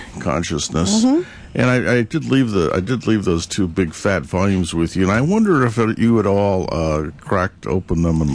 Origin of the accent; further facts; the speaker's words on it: San Francisco, California, United States; And what it was is I grew up in San Francisco